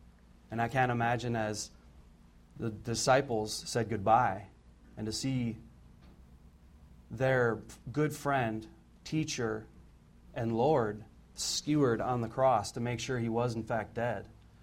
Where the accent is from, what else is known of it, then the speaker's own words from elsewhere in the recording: Iowa, United States; I'm originally from Iowa